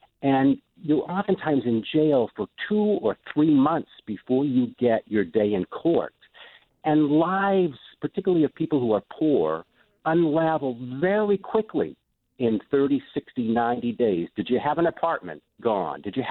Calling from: Bangor, Maine, United States; I'm calling from Bangor.

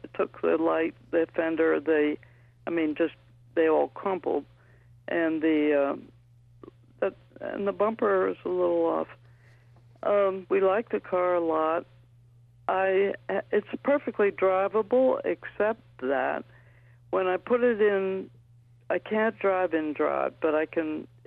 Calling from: Greenwich, New York, United States; calling from Northeastern near Greenwich, New York.

